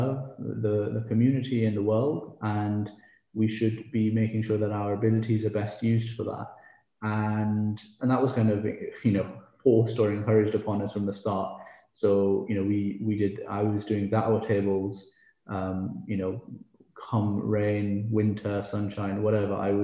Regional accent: England, United Kingdom; also born or lived in Karachi, Pakistan; So I was born in Pakistan, in Karachi, many, many years ago. And I grew up, both my parents were doctors. I came over here when I was about four. So I came to England when I was about four.

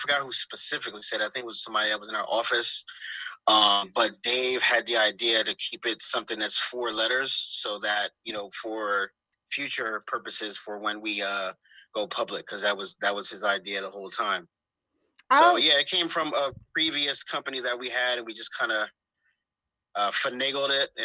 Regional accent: New Jersey, United States; I grew up in New Jersey.

